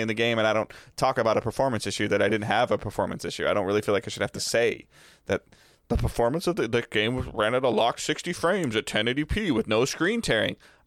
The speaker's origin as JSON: {"language": "English", "town": "Detroit", "region": "Michigan", "country": "United States", "tie": "born or raised there", "said": "And then growing up in Metro Detroit, like Detroit city, like the amount of space that Detroit takes up is ridiculous"}